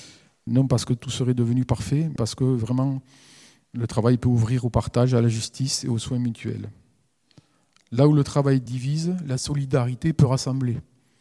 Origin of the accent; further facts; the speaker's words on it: France; Souvent, en tant que Français, on aime bien râler